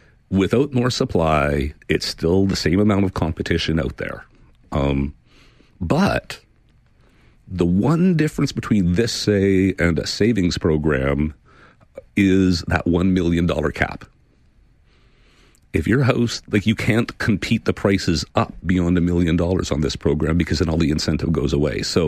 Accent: Canada; because I find it embarrassing as a Canadian that we are saying, welcome to this country, there's your sidewalk.

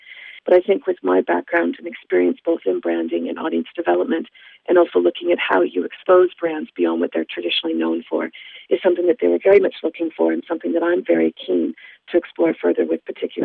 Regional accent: Listowel, Ontario, Canada; Well, I actually grew up in the area. I grew up down in Listowel, Ontario, where my parents are still to this day.

